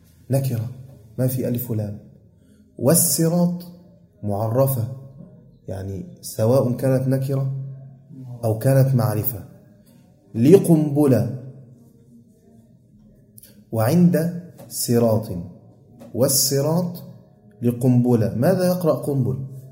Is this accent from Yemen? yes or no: no; Egypt; عارفين احنا عندنا في مصر